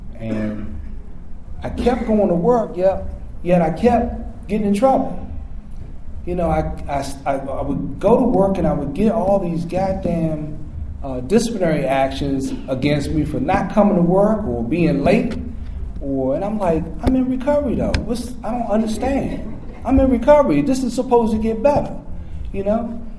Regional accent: Washington, District of Columbia, United States; I'm from Washington, D.C., born and raised, and I drank my first beer in Oxen Run Park

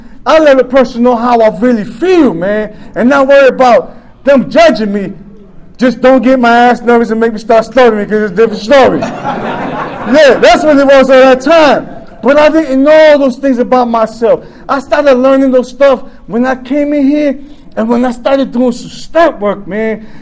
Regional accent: New York, United States; now in Baltimore, United States; It really ain't, because I come from New York. It's so different.

